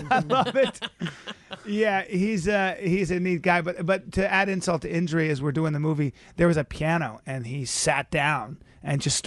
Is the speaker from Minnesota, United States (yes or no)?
no; Los Angeles, California, United States; I'm a comedian from Los Angeles.